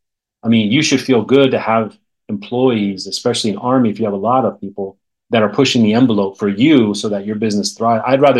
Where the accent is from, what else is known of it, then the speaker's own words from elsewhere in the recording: California, United States; I grew up in the Bay Area. I mean, Silicon Valley, it's there